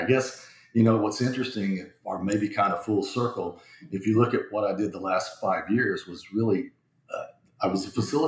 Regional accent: Tishomingo, Oklahoma, United States; So, born and raised in Tishomingo, Oklahoma, which is about an hour and a half from Oklahoma City and probably about 2 hours from Dallas.

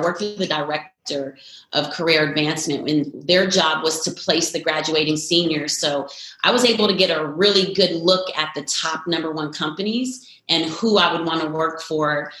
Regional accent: Perth Amboy, New Jersey, United States; Oh my goodness. I grew up in Perth Amboy, New Jersey. My mother and father were separated. So my mother raised us.

